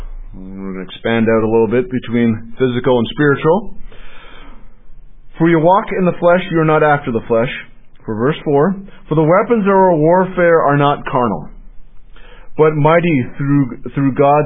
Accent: Canada; the opportunity I had growing up in Canada. The Americans may not think it was an opportunity, but growing up in Canada, it was an opportunity.

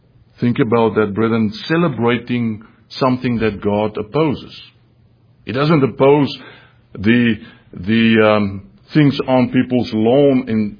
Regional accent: South Africa; When we grew up in South Africa, I never really saw in the movies, again, like the yellow bus we saw in the movies about Halloween.

